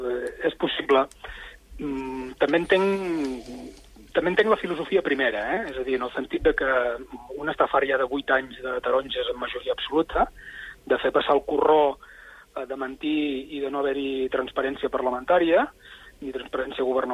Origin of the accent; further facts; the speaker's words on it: Ordino, Andorra; jo que sóc d'Ordino